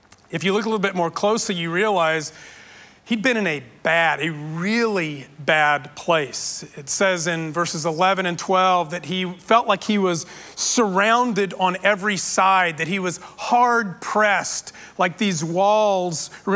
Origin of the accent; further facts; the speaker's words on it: El Paso, Texas, United States; I mean, I grew up in El Paso, and directly across the Mexican-American border